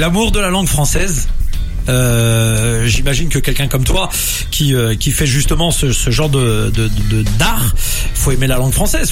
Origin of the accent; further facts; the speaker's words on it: Nantes, Pays de la Loire, France; Moi, j'étais de Bellevue